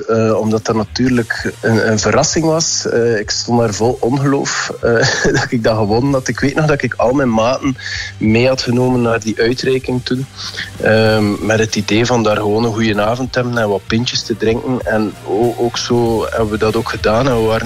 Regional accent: Knokke, West Flanders, Belgium; Ik ben opgegroeid in Knokke, dus dat waren showtjes in het jeugdhuis in Knokke.

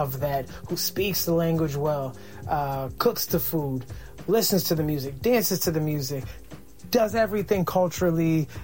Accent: United States; I was born and raised in America. I am ethnically Eritrean. Culturally, I balanced the two my whole life.

